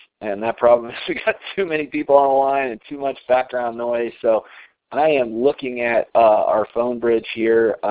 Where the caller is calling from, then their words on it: Colorado, United States; I am calling in from Colorado tonight.